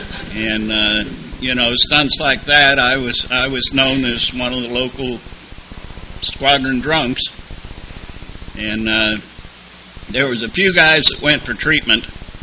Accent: West Virginia, United States; I grew up in a steel mill town, and I didn't like it growing up in West Virginia in that steel mill town, and I knew as soon as I could possibly do it, I was getting the hell out of there.

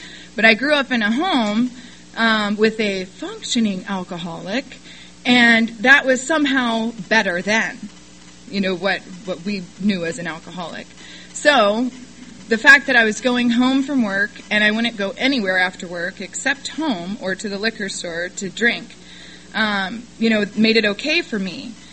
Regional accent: Kentucky, United States; also born or lived in Ohio; So I was born in Ohio and I was raised in Kentucky. So I started drinking like a Kentucky girl quite some time ago

